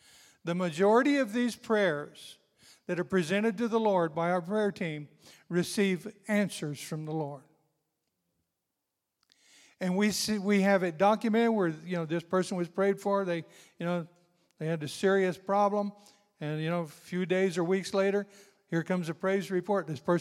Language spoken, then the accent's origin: English; Scotland, United Kingdom; And so I'm Scottish. My wife is English.